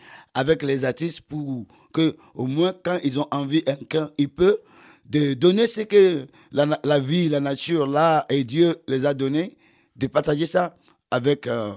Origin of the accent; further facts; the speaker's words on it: Nigeria; first language en; French is a second language; now in Benin; moi, je suis du Nigeria, je suis anglophone, mais j'ai quitté le Nigeria pour le Bénin. J'ai appris à parler français, le Bénin.